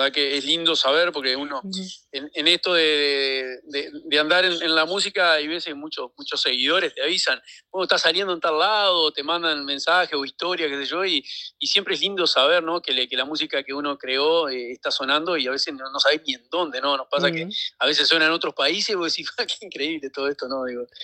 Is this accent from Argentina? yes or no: no; Young, Río Negro, Uruguay; born there; en realidad vivo en Yung. Yo vivo en Yung, soy nacido en Yung